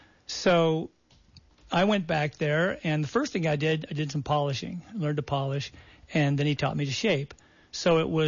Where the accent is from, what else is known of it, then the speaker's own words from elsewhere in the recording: Santa Monica, California, United States; So when I was a kid, I grew up in Santa Monica, beach kid, body surf, swim, whole deal.